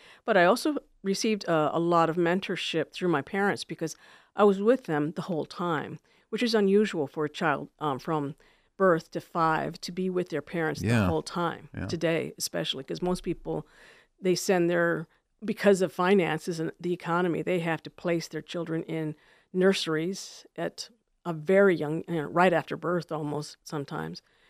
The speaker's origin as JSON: {"language": "English", "region": "Michigan", "country": "United States", "tie": "born or raised there", "also_born_or_lived": "San Antonio", "said": "Well, I was born in San Antonio, and we migrated north to Michigan when I was about 2, going on 3."}